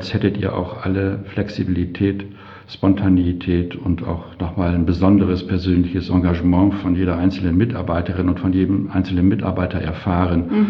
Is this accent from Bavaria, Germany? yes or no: no; Worpswede, Lower Saxony, Germany; für jemanden, der wie ich so eher vom Lande kommt. Es gibt auch ein Kinderdorf Worpswede, da wo ich herkomme.